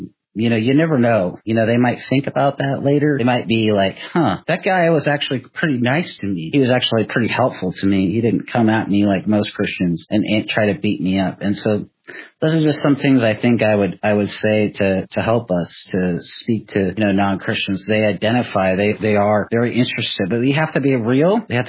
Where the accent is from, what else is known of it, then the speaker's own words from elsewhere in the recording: Seattle, Washington, United States; Even when I grew up in Seattle, it was interesting.